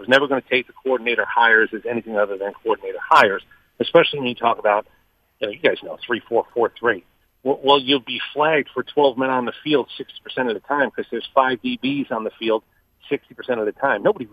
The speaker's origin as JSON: {"language": "English", "town": "Staten Island", "region": "New York", "country": "United States", "tie": "born there", "said": "Once he heard that I was born in Staten Island, then he really went into Joe."}